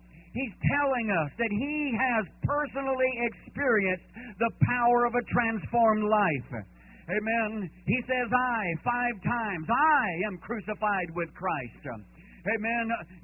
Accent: California, United States; But I can tell you this, when I was raised in California, all of my teenage years, I knew nothing about Jesus

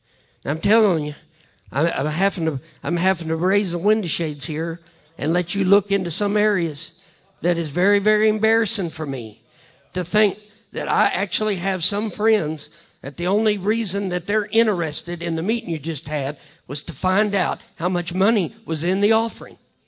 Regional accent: Missouri, United States; I mean, just because I'm from Missouri, does that mean that I can't step up in a pulpit down in Georgia and feel a burden

